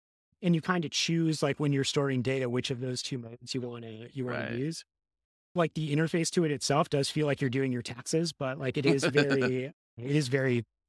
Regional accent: Minneapolis, Minnesota, United States; Mark Grabansky, who runs front end masters, runs out of Minneapolis, and I'm from Minneapolis as well.

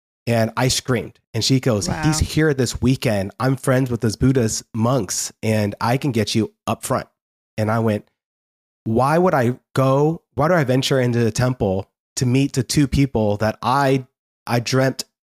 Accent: Newark, New Jersey, United States; born there; I'm not leaving America. I'm born in Newark, New Jersey. So I'm Asian in looks, but I'm very American in blood.

